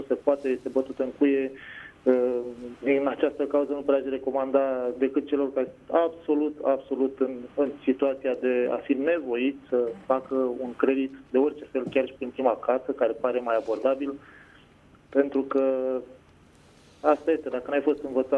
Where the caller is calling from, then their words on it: Pitești, Argeș, Romania; sunt din Pitești.